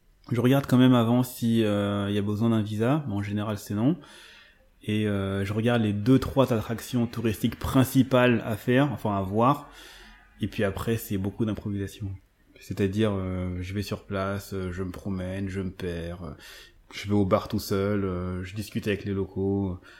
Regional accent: France; on me demande tu viens d'où, donc quand j'ai dit France, on ne me croit pas

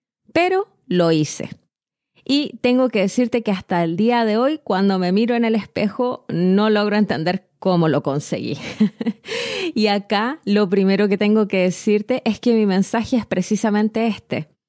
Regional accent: Chile; soy chilena

